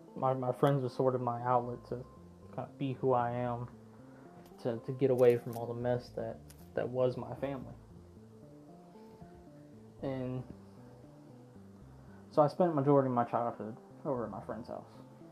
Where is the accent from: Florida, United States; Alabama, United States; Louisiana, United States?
Florida, United States; Panama City; I'm 28 years old. I grew up in Panama City, Florida. I was born and raised there.